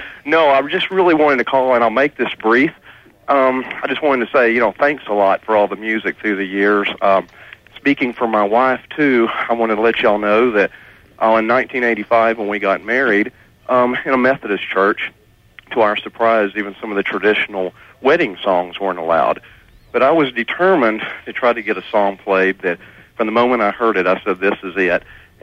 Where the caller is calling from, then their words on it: Arlington, Texas, United States; Arlington.